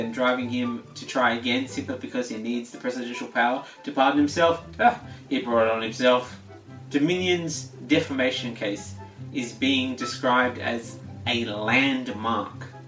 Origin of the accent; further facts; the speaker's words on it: Australia; Now, as an Australian, it is my unfortunate duty to come out and make it known that not all Australians feel the same way the Murdochs do most of the time.